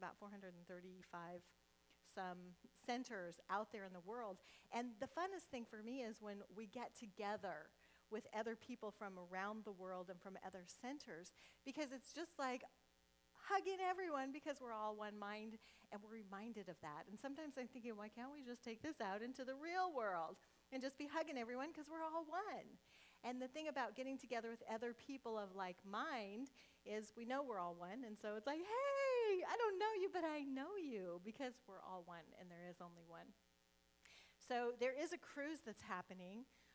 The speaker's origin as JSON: {"language": "English", "region": "Nebraska", "country": "United States", "tie": "born or raised there", "said": "You know, I grew up in Nebraska, and I always thought there was something wrong with me."}